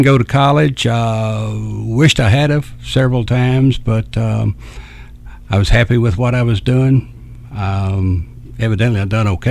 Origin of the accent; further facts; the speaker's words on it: Bardstown, Kentucky, United States; I was born in Bardstown, I live in Bardstown, and I'm going to die in Bardstown.